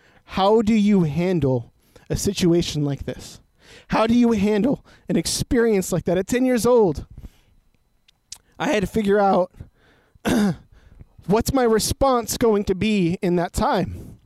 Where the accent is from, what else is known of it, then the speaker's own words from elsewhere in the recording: San Diego, California, United States; we grew up in Southeast San Diego in Encanto, in kind of this big hilly area, right?